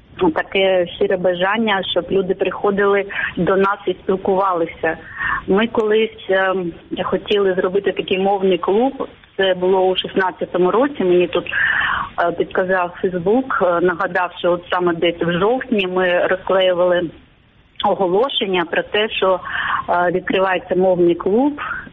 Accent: Crimea, Ukraine; born there; Я народилася в Криму, в мене українське коріння

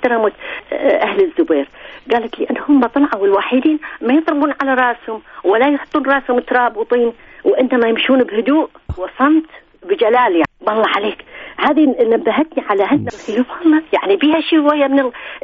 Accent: Basra, Basra Governorate, Iraq; also born or lived in Zubair; وانا الحقيقة بس الابتدائية قضيتها بالزبير، بعد الابتدائية رحنا للبصرة، امي انا من البصرة ابوي من الزبير، فمن رحنا للبصرة طبعا اخذت بس ظلمت الكلمات الزبيرية

